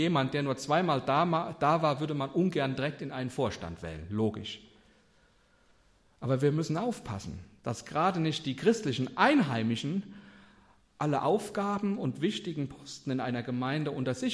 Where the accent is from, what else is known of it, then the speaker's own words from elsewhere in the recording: Neunkirchen, Germany; now in Marienberg, Germany; unter dem Aufkleber steht immer noch Neunkirchen, wo ich herkomme. Mein Herz schlägt immer noch in Neunkirchen.